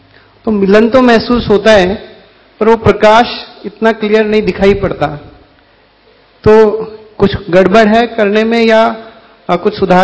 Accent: Jaipur, Rajasthan, India; और मैं जयपुर से आया हूं।

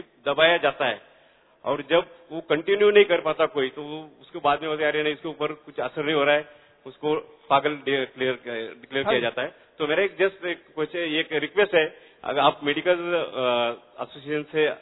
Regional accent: Pune, Maharashtra, India; पुणे से हूँ।

